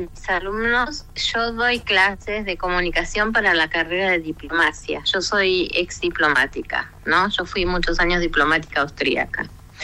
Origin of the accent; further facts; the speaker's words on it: Argentina; born there; yo nací en Argentina, ¿no?